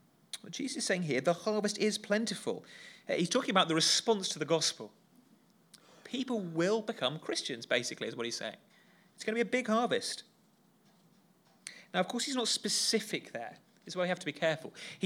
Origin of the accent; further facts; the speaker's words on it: South West England, United Kingdom; I grew up in Dorset, in kind of proper rural little village, back end of nowhere